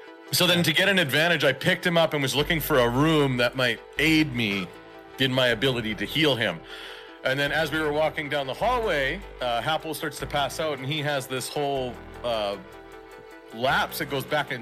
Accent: Canada; I'm Canadian. We're all French.

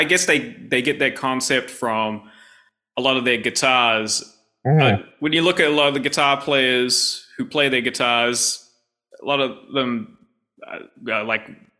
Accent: New Zealand; growing up in New Zealand, they didn't really have six string

